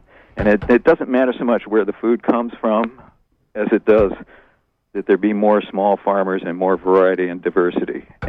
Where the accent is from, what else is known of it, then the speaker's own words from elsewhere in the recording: Bangor, Maine, United States; I grew up in Bangor. I went away to school, and I came back in 1971.